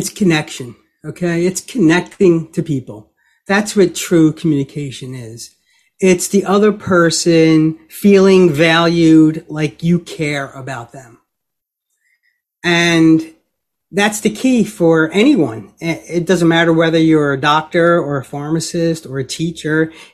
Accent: Philadelphia, Pennsylvania, United States; Well, I'm born and raised in Philly. Actually, I grew up about 2 miles from U Sciences campus, so I haven't gone very far.

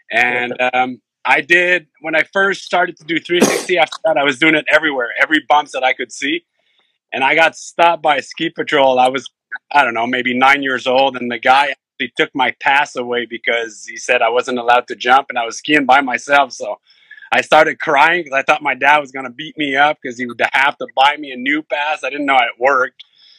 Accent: Saint-Jérôme, Quebec, Canada; also born or lived in Mont-Tremblant; Grew up in, I was born in Saint-Jérôme, which is about, 45 minutes north of Montreal.

